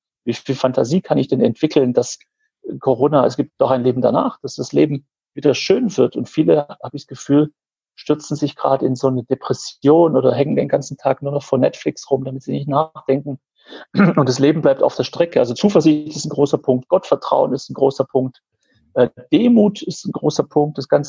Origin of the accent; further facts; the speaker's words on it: Baden-Württemberg, Germany; ich bin Schwabe und ich bin schwäbisch geboren und aufgewachsen.